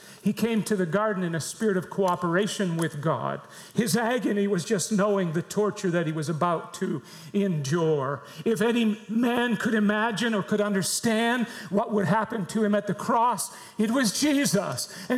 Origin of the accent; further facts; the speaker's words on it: Fredericton, New Brunswick, Canada; She was from Bradford, Maine, and I was from Fredericton, New Brunswick.